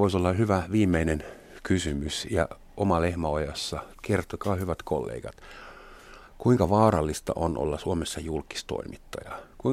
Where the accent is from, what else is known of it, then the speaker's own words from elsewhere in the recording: Germany; Finnish is a second language; jos mä saksalaisena rupean sitä kritisoimaan